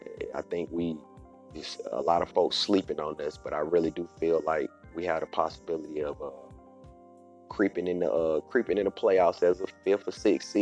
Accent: Atlanta, Georgia, United States; Now, you know I got to talk about my hometown Braves, right?

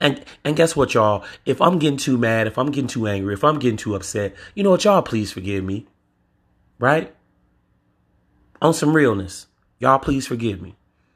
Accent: Louisiana, United States; And then they had the nerves to show my home state, Louisiana.

